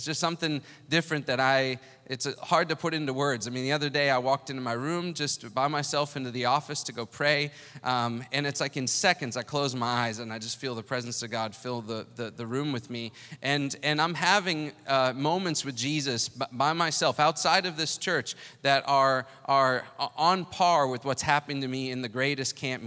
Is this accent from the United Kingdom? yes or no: no; South Africa; I was a boy from South Africa with nothing, a 10th grade education, and then a Bible school degree.